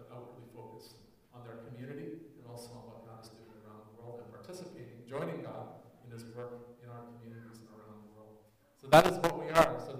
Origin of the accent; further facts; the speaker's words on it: Stony Plain, Alberta, Canada; I'm not from Calgary. I'm from Stony Plain. I'm one of you.